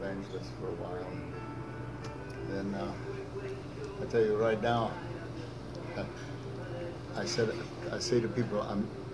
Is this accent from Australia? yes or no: no; Egypt; moved away as an adult; now in United States; I was born in Egypt, lived there all my life till I was 19, found the Lord there, came to America as a foreign student.